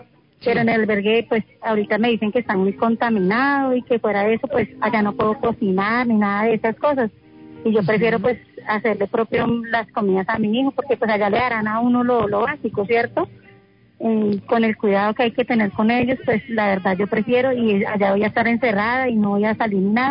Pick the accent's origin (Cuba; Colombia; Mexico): Colombia; Ibagué, Tolima; De Ibagué. Yo soy de Ibagué.